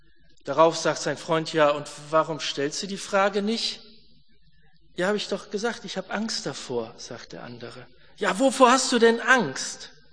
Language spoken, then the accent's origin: German; Wiedenest, North Rhine-Westphalia, Germany; Ich bin in Wiedenest aufgewachsen, in der Bibelschule.